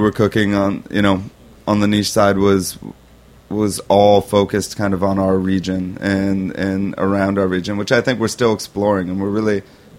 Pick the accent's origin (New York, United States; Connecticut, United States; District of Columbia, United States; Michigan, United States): District of Columbia, United States; Washington; I'm from Washington, D.C., so I kind of moved there in a crazy way.